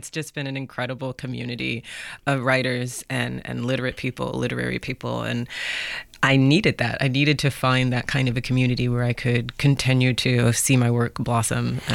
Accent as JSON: {"language": "English", "town": "Lexington", "region": "Kentucky", "country": "United States", "tie": "born or raised there", "said": "I grew up in Lexington, Kentucky."}